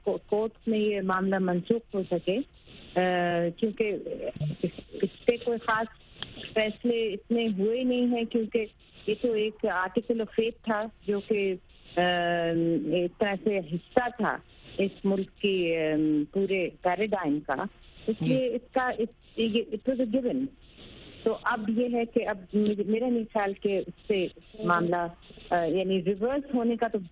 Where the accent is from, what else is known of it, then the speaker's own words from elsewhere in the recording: Jammu and Kashmir, India; born there; میں تو کشمیر ہی کی پیدائش ہوں, میرے تو جائے پیدائش کشمیر ہے, تو میرے لیے ایک ایموشنل لنک ہے بہت کشمیر.